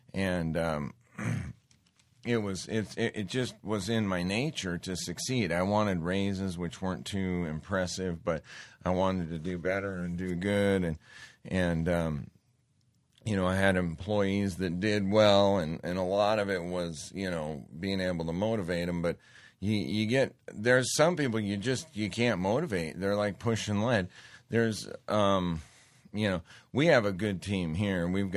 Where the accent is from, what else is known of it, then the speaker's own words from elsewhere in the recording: Montana, United States; I did for years, and I grew up in Montana